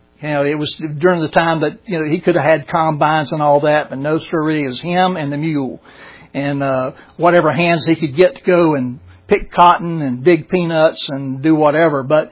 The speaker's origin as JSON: {"language": "English", "town": "Brunswick", "region": "Georgia", "country": "United States", "tie": "born or raised there", "said": "when I was a kid growing up in Brunswick, Georgia."}